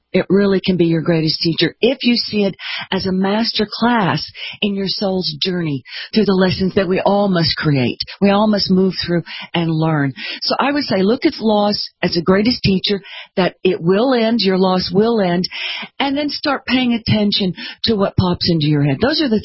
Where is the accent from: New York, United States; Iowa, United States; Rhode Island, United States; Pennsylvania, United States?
New York, United States; So I lost my hometown, New York. I lost my job in New York, which I loved.